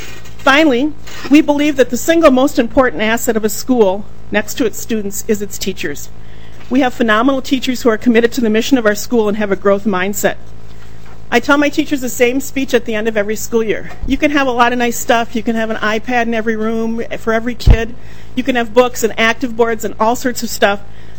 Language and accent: English; Eagan, Minnesota, United States; In 1967, I was 10 years old. I grew up in Eagan, Minnesota, lived my whole life there.